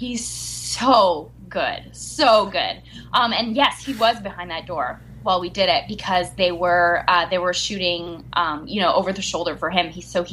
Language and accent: English; Montreal, Quebec, Canada; we're both from Montreal.